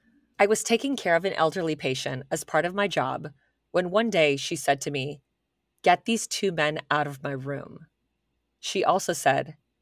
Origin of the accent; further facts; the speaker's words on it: Colorado, United States; But when I was still growing up in Colorado, living with my mother and my stepfather